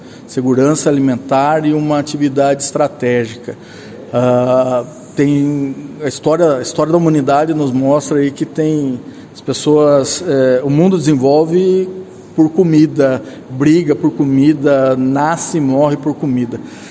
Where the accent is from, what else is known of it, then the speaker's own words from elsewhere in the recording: Bandeirantes, Paraná, Brazil; Nascido e criado em Bandeirantes, formado aqui na Luiz Meneghel